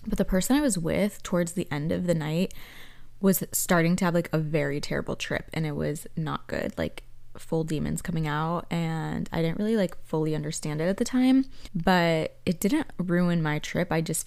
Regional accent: Northbrook, Illinois, United States; It was winter break in my hometown, Northbrook, Illinois, suburbs of Chicago.

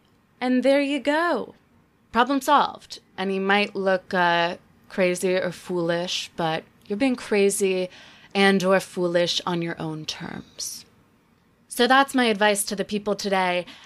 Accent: the South, United States; I mean, I grew up in the South. I grew up very middle class, but I was in a kind of a nice suburb. So I witnessed a lot of Southern prepdom

